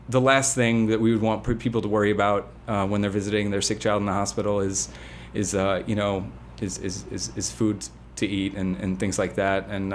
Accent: Connecticut, United States; I grew up in Connecticut, and one of my friends from Connecticut is on the board

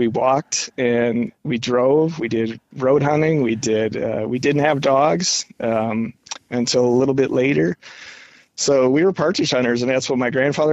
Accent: Illinois, United States; And I grew up in Illinois, but obviously our connections up there are deep and I have a lot of family in that area.

